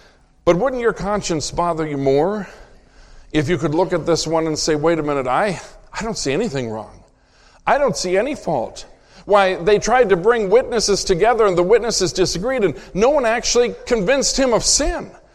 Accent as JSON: {"language": "English", "region": "Minnesota", "country": "United States", "tie": "born or raised there", "said": "somewhere in the state of Minnesota, my home state, you know, it's cold up there"}